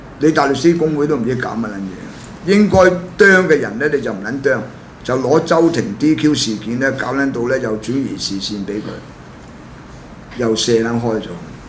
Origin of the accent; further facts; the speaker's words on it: Hong Kong; 等我們香港人呢容易一點去啊！我哋習慣咗咧，係依法辦事嘅。